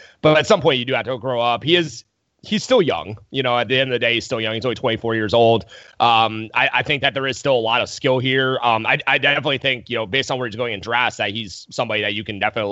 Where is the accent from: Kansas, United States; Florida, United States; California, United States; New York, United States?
Florida, United States; Tampa; let's go to my hometown team, the Buccaneers